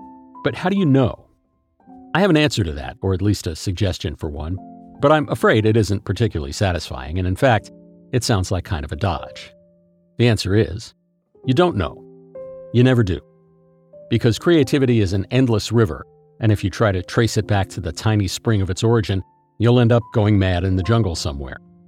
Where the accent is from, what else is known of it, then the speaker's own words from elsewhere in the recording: United States; As you know, I am an American